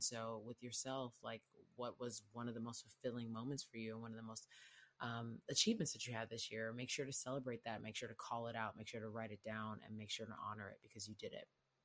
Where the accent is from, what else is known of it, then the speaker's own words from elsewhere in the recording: Houston, Texas, United States; And I loved how it was very hot, which I'm from Houston. So the hot was cool.